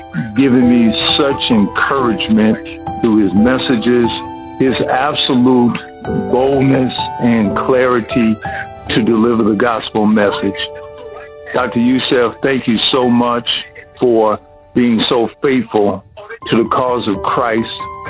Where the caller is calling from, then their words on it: Tecumseh, Ontario, Canada; I'm calling from Tecumseh, Ontario, Canada.